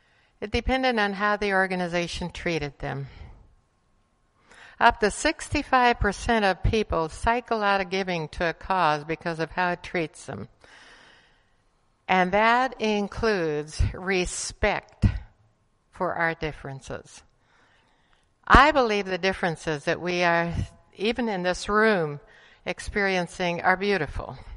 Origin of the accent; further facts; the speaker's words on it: Bolivia; I grew up in Bolivia, where very frankly, the Catholic Church had a lot to do with getting people into the habit of giving